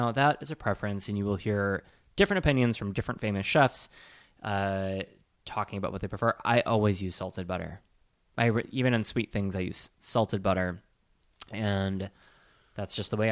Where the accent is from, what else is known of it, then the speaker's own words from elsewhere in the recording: Wisconsin, United States; I'm from Wisconsin.